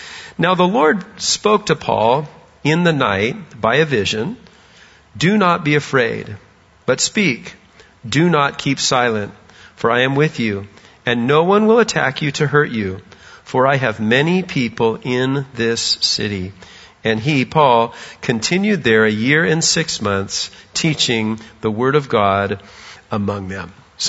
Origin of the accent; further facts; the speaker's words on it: Vero Beach, Florida, United States; as Will mentioned, I hail from Vero Beach, Florida.